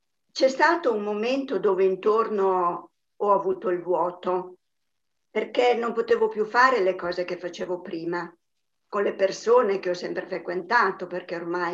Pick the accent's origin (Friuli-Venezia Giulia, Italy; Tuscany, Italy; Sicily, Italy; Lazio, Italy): Friuli-Venezia Giulia, Italy; Gorizia; now in Naples, Italy; Io sono di Gorizia, però adesso sono nel gruppo di Ananda di Napoli.